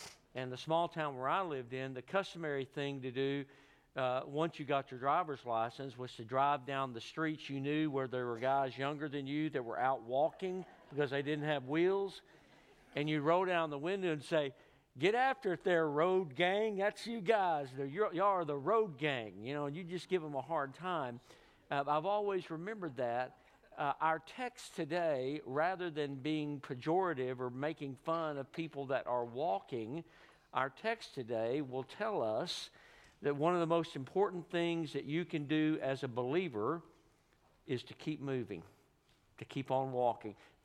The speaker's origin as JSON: {"language": "English", "region": "Texas", "country": "United States", "tie": "born or raised there", "said": "When I was growing up in East Texas, I lived out in the country, but one of my best friends lived not far from the elementary school we went to."}